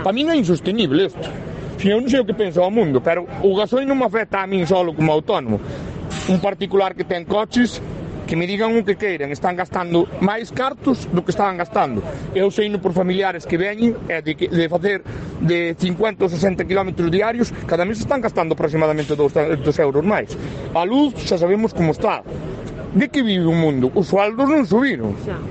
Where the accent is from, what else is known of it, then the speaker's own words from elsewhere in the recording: Santiago de Compostela, Galicia, Spain; Eu son daqui de Santiago de Compostela.